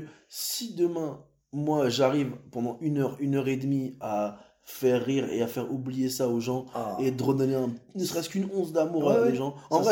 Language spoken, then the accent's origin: French; Paris, Île-de-France, France; born there; mon père, son âme, il est algérien, ma mère, elle est marocaine, moi, je suis né à Paris 12, tu vois, mais j'ai grandi dans une famille musulmane. En tant que musulman né en France